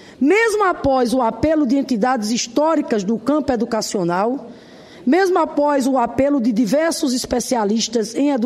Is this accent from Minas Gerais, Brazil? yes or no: no; Rio Grande do Norte, Brazil; Já são 12 os campi do IFRN, Instituto Federal de Educação Profissional e Tecnológica, ocupados lá no meu estado, Rio Grande do Norte